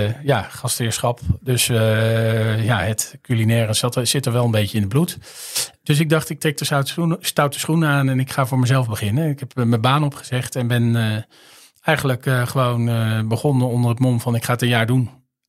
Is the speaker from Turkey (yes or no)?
no; Driebergen, Utrecht, Netherlands; also born or lived in Delft; ik ben geboren in Delft en ik ben eigenlijk opgegroeid in Driebergen. Dus midden van het land. En ik heb daar middelbare school gedaan, vrije school.